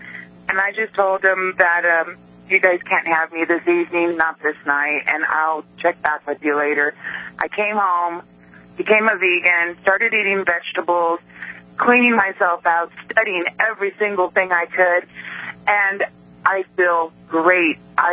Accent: Snowflake, Arizona, United States; Up in the White Mountains, over by Pine Top and Shiloh. It's a little town called Snowflake.

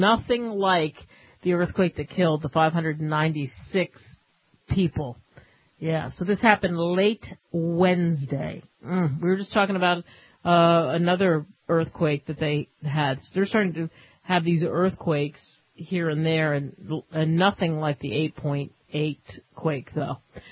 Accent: New Jersey, United States; and I grew up in Jersey. I mean, could there be a more liberal state that was anti-gun?

